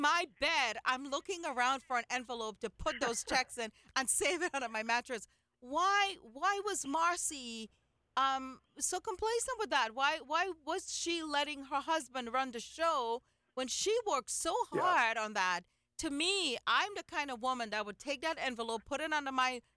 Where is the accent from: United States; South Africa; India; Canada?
India; I'm Indian